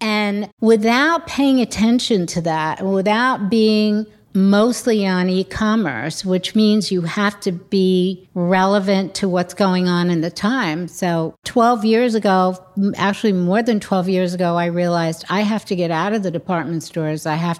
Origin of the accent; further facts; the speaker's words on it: New York, United States; So it was, you know, New York. It was great growing up in New York at the time.